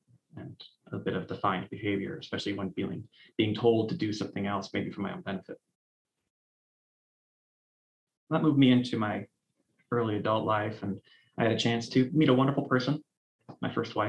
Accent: Cleveland, Ohio, United States; But I grew up in Cleveland, Ohio. Grew up in an area with the usual suburban, lower middle class type, usual to me.

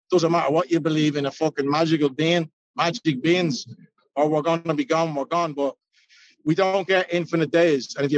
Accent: Ireland; I'm the Irish guy with the chip on his shoulder who grew up fucking throwing fucking stuff around.

